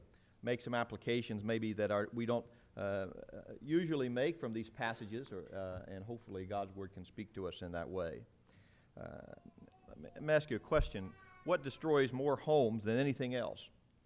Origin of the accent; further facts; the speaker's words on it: Cincinnati, Ohio, United States; now in Fort Myers, United States; I grew up in Cincinnati. This is really home to me, though I've been in Fort Myers for 28 years. Cincinnati, I guess, will always be home.